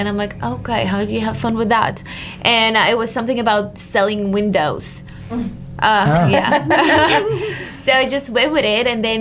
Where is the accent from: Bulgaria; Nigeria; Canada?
Bulgaria; moved away as an adult; now in United States; No, I studied engineering in Bulgaria. I grew up in Bulgaria. I moved to the States because of my passion of traveling.